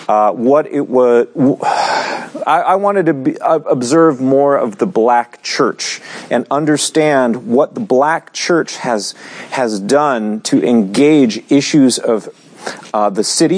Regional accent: California, United States; now in Boston, United States; My wife and I'm actually from California, and my wife Ming had been here in Boston for quite some time.

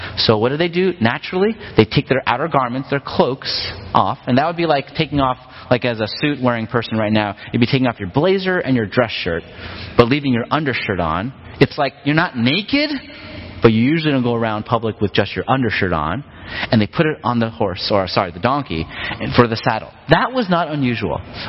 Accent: United States; growing up in America, I think that's a dictator.

